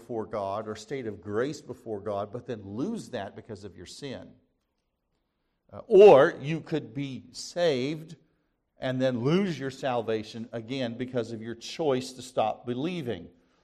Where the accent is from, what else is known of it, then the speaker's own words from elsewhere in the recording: Kansas City, Missouri, United States; When I was growing up in Kansas City, Missouri, there was a lake just outside the city and kind of a steep cliff.